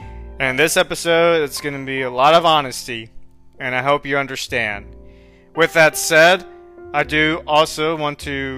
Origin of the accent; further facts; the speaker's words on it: Florida, United States; now in San Antonio, United States; given that I may be leaving and moving back to my home state of Florida soon. But if I end up here in Texas, in particular San Antonio area